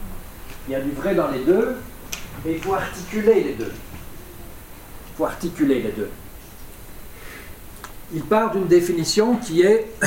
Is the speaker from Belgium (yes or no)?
yes; Belgium; Je suis belge, c'est une détermination, n'est-ce pas?